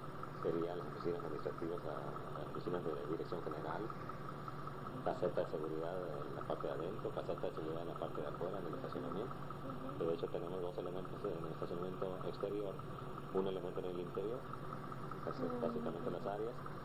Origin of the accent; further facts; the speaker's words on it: Ciudad Obregón, Sonora, Mexico; moved away as an adult; now in Tijuana, Mexico; yo soy del Estado de Sonora, del Ciudad de Obregón, Sonora, exactamente. Yo me dediqué a otras cosas allá en el Estado de Sonora. Yo llegué aquí a Tijuana por alrededor del 89-90.